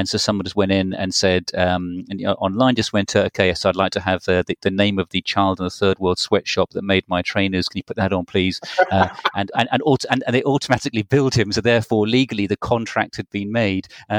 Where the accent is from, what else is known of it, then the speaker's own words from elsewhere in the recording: United Kingdom; being very British, I'm not familiar with Zappos